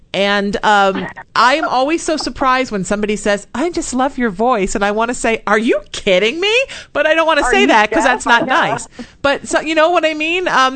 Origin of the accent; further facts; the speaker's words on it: Ireland; And I say that with all respect as an Irishman, and that's a high compliment.